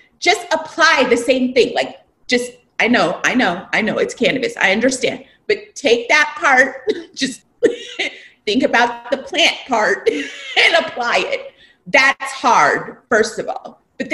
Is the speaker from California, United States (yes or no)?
yes; California, United States; I'm like this natural health doctor and I'm from California and I'm like vegetarian and stuff like that.